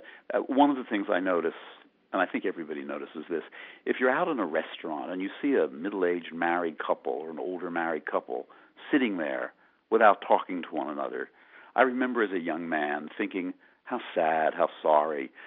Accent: Philadelphia, Pennsylvania, United States; also born or lived in Massachusetts, United States; I am not a New Yorker by birth or by upbringing. I'm from Philadelphia. I grew up in suburban Philadelphia.

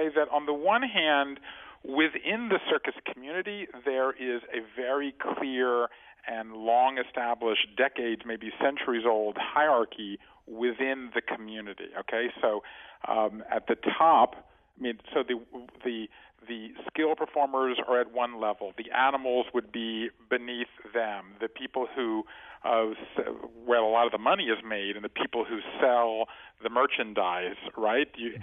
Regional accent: Savannah, Georgia, United States; I grew up in Savannah, Georgia, and I learned to juggle when I was 12

